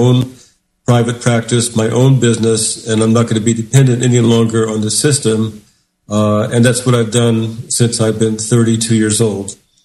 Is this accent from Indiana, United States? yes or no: yes; Indiana, United States; moved away as an adult; now in New York City, United States; I grew up in Indiana in a basically almost a farm-type setting. I left because there was so much racism there I couldn't deal with it.